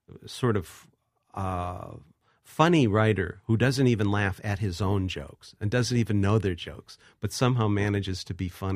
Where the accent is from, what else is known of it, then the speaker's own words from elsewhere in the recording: Ohio, United States; but I'm from Ohio. Many other people from Ohio have traveled in Siberia and written about it.